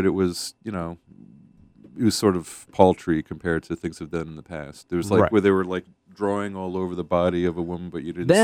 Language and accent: English; New York, United States; I am from New York originally, so I was conflicted.